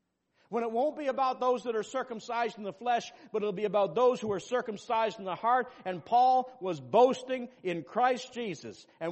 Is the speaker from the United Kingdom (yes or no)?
no; Canada; thank the Lord that I'm a Canadian.